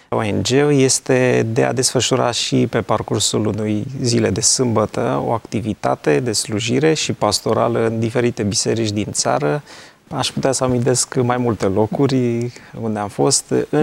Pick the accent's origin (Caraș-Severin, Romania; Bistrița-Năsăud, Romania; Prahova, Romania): Prahova, Romania; now in Bucharest, Romania; Sunt de fel din Prahova, de o bucată de vreme locuiesc unde și lucrez în București. Sunt pastor în cadrul Bisericii Adventiste de aproape 13 ani.